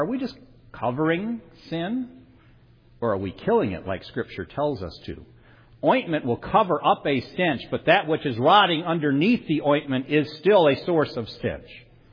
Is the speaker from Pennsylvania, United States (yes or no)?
no; Alpena, Michigan, United States; I grew up in Alpena, Michigan, and we had several large factories in a small town.